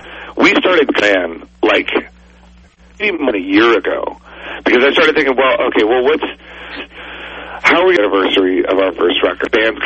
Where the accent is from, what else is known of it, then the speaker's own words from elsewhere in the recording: Richmond, United States; As a kid growing up in Richmond, to the mall and watch the fireworks